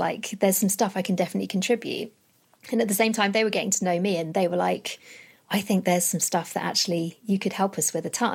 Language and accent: English; Watford, East of England, United Kingdom; Age 25, 26, I moved down to London. And to be honest, I'm from Watford originally. So that was kind of my stamping ground anyway.